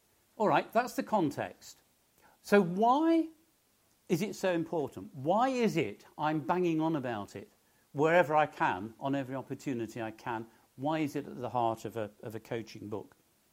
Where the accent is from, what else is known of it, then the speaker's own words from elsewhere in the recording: Nottingham, East Midlands, United Kingdom; I was brought up in Nottingham, in the area of Nottingham that not only … also at the time had the highest crime rate in the UK.